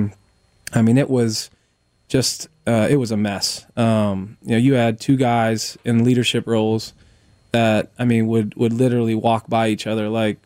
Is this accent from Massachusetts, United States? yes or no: no; Pittsburgh, Pennsylvania, United States; because I'm from Pittsburgh.